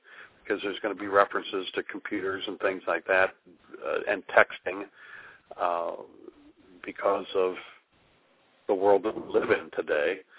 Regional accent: Midwest, United States; you know, I'm from the Midwest, so I wanted to depict a small town America situation

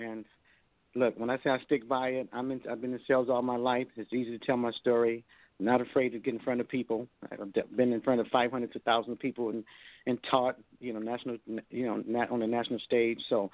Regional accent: Detroit, Michigan, United States; I'm from Detroit, Michigan. I got a lot of family back there excited about when … come on that way for the tour, and also Dallas.

